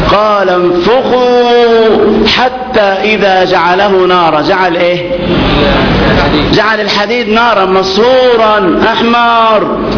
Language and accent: Arabic; Egypt; احنا عندنا في مصر 20,000 عالم هاجروا أرض مصر في الحكم البائد